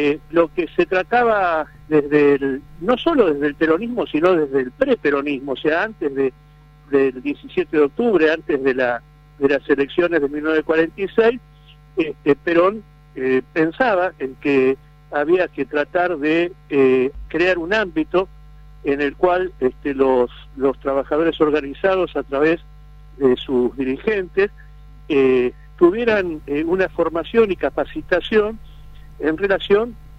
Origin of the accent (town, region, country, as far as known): Argentina